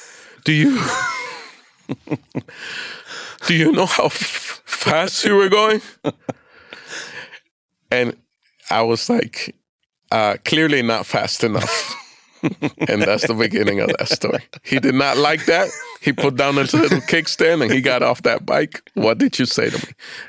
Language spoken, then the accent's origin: English; Florida, United States; I grew up in South Florida, a tropical place.